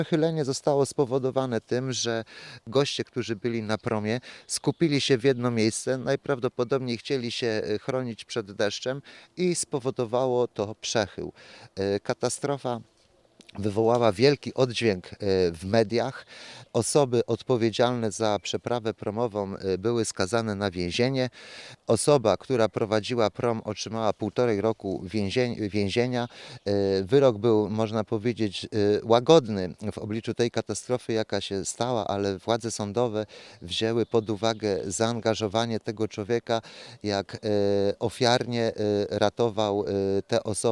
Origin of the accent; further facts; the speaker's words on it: Bydgoszcz, Kuyavian-Pomeranian Voivodeship, Poland; Jestem bydgoszczanin. Pierwszy raz pojawiłem się na tych terenach w 1972 roku i mając 9 lat postanowiłem sobie, że kiedyś będę tu mieszkał. W 2005 roku zrealizowałem moje marzenie.